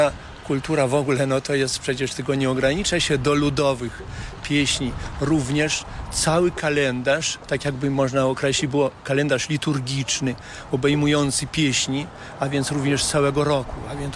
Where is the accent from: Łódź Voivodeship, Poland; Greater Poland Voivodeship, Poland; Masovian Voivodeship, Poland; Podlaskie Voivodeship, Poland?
Podlaskie Voivodeship, Poland; Stąd jest to bogactwo kulturowe tutaj u nas na Suwalszczyźnie.